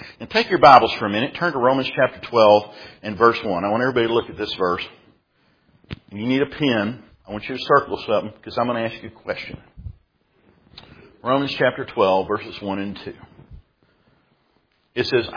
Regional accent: Texas, United States; when I grew up out in West Texas, we used to have dirt devils or mini tornadoes or something.

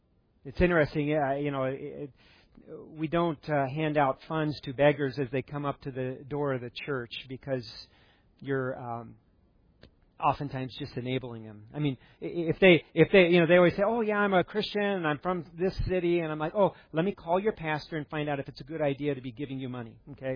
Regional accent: United States; And I'm an American, and here's someone who defended our country.

